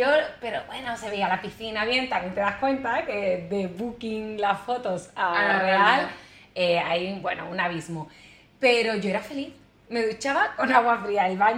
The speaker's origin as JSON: {"language": "Spanish", "town": "Málaga", "region": "Andalusia", "country": "Spain", "lives_now": "Indonesia", "said": "soy de España, de Málaga, del sur. Y llegué a Bali hace 5 meses, bueno, 6 ya. Yo llegué en noviembre"}